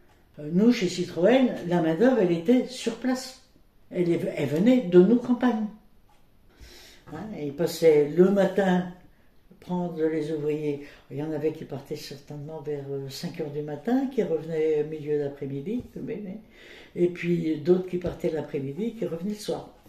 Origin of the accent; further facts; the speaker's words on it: Rennes, Brittany, France; born there; Je suis née à Rennes le 7 mai 1944.